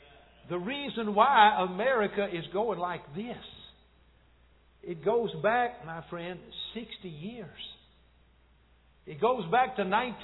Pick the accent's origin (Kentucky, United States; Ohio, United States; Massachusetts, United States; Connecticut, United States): Kentucky, United States; my wife and I are Hicks. We're from Kentucky. We're from the hills of Kentucky.